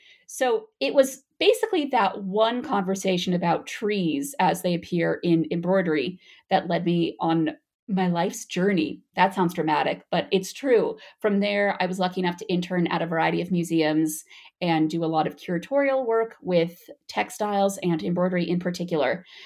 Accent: Los Angeles, California, United States; So I grew up in Los Angeles loving period dramas.

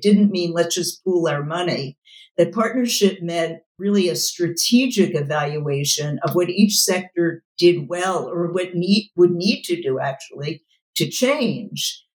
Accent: Philadelphia, Pennsylvania, United States; So I had a wonderful family, a pretty middle class family growing up in West Philadelphia, actually quite close to the university I would come to lead

